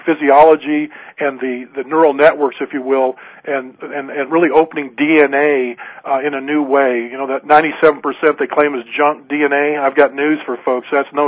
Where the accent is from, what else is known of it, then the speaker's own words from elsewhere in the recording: Seattle, Washington, United States; to my hometown area of the Seattle area with the Navy.